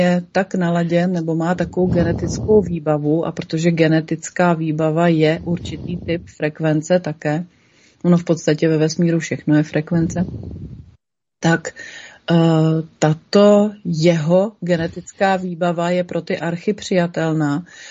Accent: Třebenice, Ústí nad Labem Region, Czechia; já jsem patriot, já pocházím z Třebenic

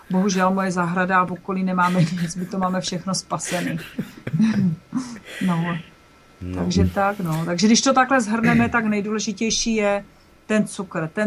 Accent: Zlín Region, Czechia; Trošku slivovice u nás na Valašsku, slivovice na žaludek

